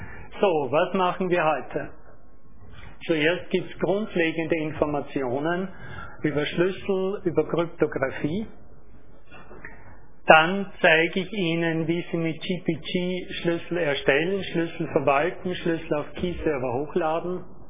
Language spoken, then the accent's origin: German; Austria; ich komme aus Österreich, verwende, werden Sie schon meiner Sprache entnommen haben